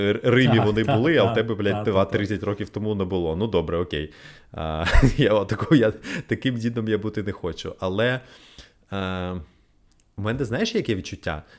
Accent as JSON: {"language": "Ukrainian", "town": "Odesa", "region": "Odesa Oblast", "country": "Ukraine", "said": "І я, знаєш, як справжній одесит, я відповів питанням на питання."}